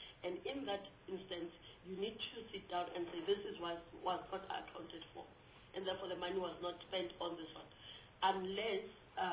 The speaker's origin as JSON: {"language": "English", "town": "Johannesburg", "region": "Gauteng", "country": "South Africa", "said": "I come from City of Johannesburg. I was a councillor there."}